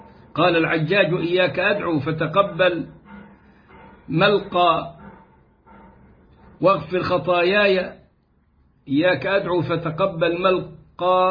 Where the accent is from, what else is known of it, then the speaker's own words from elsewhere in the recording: Egypt; اتعلموا الناس عندنا في مصر من الأفلام أنا بحبك أنا بعبدك